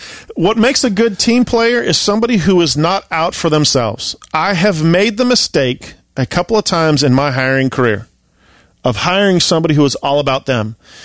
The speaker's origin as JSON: {"language": "English", "town": "Lake Tahoe", "region": "California", "country": "United States", "tie": "born or raised there", "also_born_or_lived": "Sonoma", "said": "I was born in Sonoma. I was born in Sonoma, raised in Lake Tahoe."}